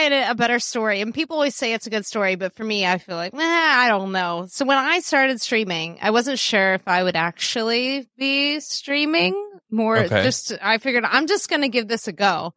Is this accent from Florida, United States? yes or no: no; Washington, District of Columbia, United States; I'm from the Washington, D.C. area, so if anybody's from this area, you're most likely working for the government or you're a government contractor